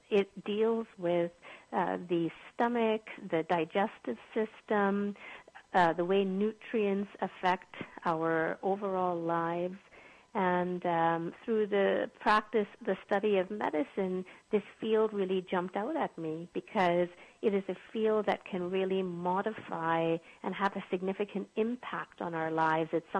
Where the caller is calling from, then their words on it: Calgary, Alberta, Canada; From Calgary in Canada.